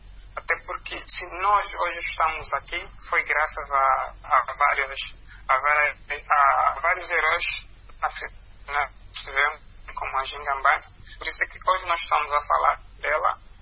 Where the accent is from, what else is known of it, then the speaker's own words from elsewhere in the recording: Angola; É mais uma questão de nós próprios, como angolanos, nos questionarmos.